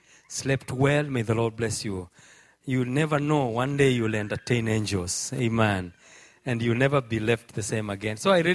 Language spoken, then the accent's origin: English; Nakuru, Nakuru County, Kenya; His own parents are very good friends of mine, and we come from Nakuru.